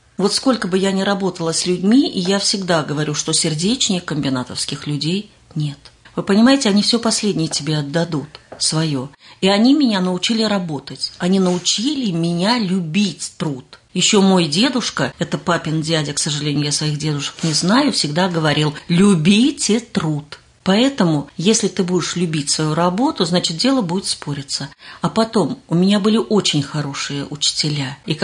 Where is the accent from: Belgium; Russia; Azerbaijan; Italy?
Russia; Orenburg Oblast; born there; moved away; Да, я действительно родилась в Оренбургской области и приехала в наш город. Я и в мой город. Я его считаю уже давно-давно своим, потому что я люблю свой город. Я приехала сюда в 71-м году